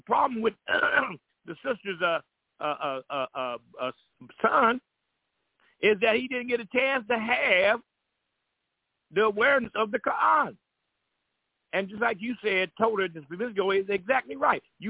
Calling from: Columbus, Georgia, United States; from the Ummah of Prophet Muhammad by the way of Columbus, Georgia.

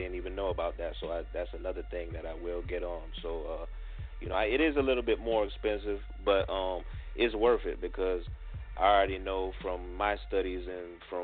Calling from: Tampa, Florida, United States; from Tampa.

